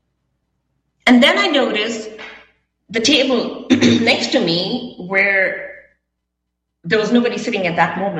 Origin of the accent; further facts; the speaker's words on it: India; Honestly, I didn't know this word because, you know, I was brought up in India, you know, when we were brought up some years ago.